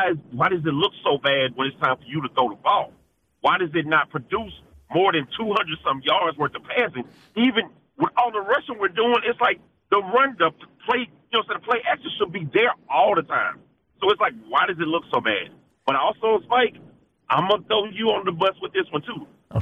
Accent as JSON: {"language": "English", "region": "Arkansas", "country": "United States", "said": "Nah, I'm from Arkansas, man. I'm from Arkansas, and how I became an Eagles fan is... Everybody in Arkansas tend to ride with the Cowboys."}